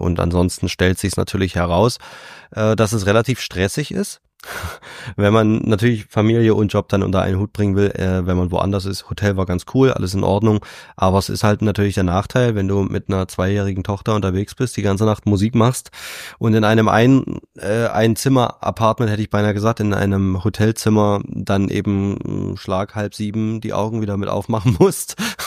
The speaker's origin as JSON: {"language": "German", "town": "Dresden", "region": "Saxony", "country": "Germany", "tie": "born or raised there", "said": "Ich war seit Donnerstag bis gestern in Dresden, in meiner alten Heimatstadt."}